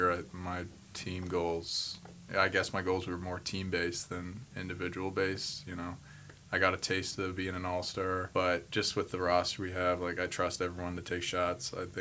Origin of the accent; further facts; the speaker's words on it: Canada; I'd say for myself, like being a Canadian or whatever, I was definitely a DeMar DeRozan guy.